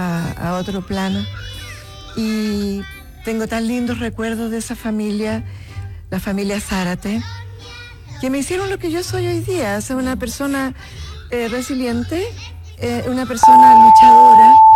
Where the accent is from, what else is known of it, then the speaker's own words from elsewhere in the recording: Loncoche, Araucanía, Chile; born there; Porque yo nací en Loncoche. Pero mi papá era de ferrocarriles, entonces nos cambiaban permanentemente de lugar.